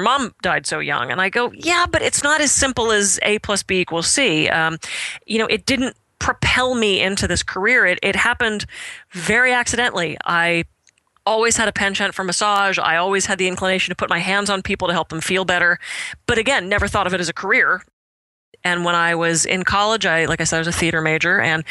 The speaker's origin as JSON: {"language": "English", "town": "Pittsburgh", "region": "Pennsylvania", "country": "United States", "tie": "born or raised there", "said": "I grew up in Pittsburgh, only child, daughter of a dad that wanted a son, very competitive, very type A."}